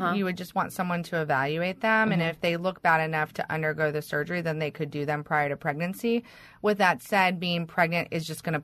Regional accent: Texas, United States; I'm from Texas and I was in private practice there for 5 years.

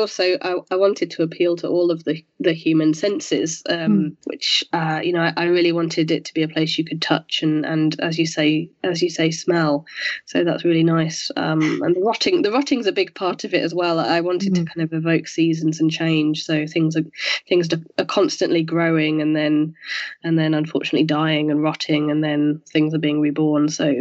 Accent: York, Yorkshire and the Humber, United Kingdom; I grew up in York, where I now live, although I did spend time away from my hometown.

